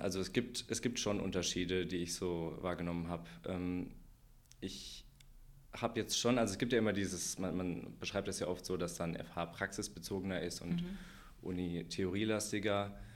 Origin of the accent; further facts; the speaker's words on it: Hesse, Germany; ich bin 29 Jahre alt. Ich komme ursprünglich aus Hessen, habe hier in zuerst Düsseldorf mein Maschinenbaustudium im Bachelor und jetzt den Master sozusagen in Wuppertal hier absolviert